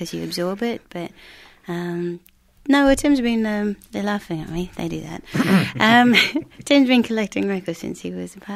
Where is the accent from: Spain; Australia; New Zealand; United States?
Australia; now in United Kingdom; I grew up in Australia and moved over to England about 10 years ago.